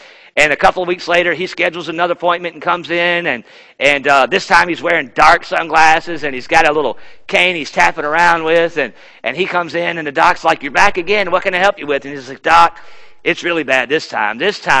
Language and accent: English; Charlotte, North Carolina, United States; born there; now in Memphis, United States; I am from Memphis. I'm from Memphis now. I was born in Charlotte, but our home church is in Memphis.